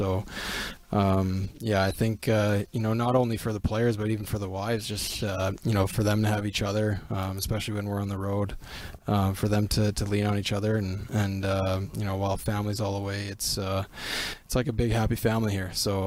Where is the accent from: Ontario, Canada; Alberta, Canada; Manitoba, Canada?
Manitoba, Canada; Winnipeg; Going back to Winnipeg to play my hometown in the playoffs